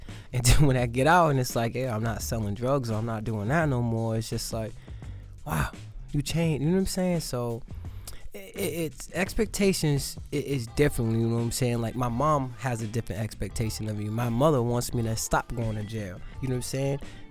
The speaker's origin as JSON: {"language": "English", "town": "Boston", "region": "Massachusetts", "country": "United States", "tie": "born or raised there", "also_born_or_lived": "Jackson, Mississippi", "said": "I'm from Boston, Mass. But I was born in Mississippi, Jackson to be exact. I moved up here with my mother and 3 brothers when I was about 3 years old."}